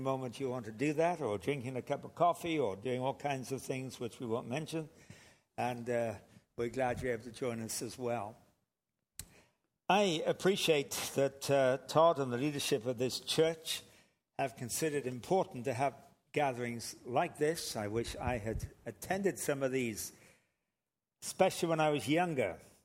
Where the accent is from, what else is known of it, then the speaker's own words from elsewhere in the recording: England, United Kingdom; And I am English from England, so I speak English.